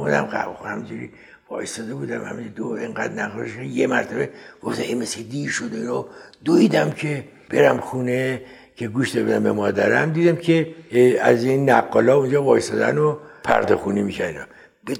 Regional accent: Tehran, Tehran Province, Iran; من در خیابان پامنار به دنیا آمدم. 4 سالم بود اومدیم به قلهک

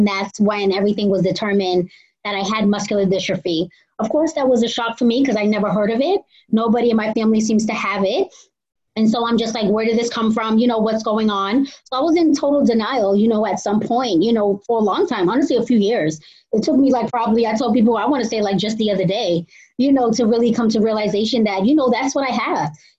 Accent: Cambridge, Massachusetts, United States; as you mentioned, and I am from Cambridge, Massachusetts

